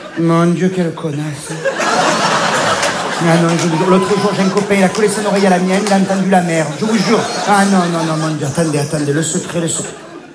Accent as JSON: {"language": "French", "region": "Provence-Alpes-Côte d'Azur", "country": "France", "said": "Oui, je viens du sud de la France, oui. Ah, je suis provençale"}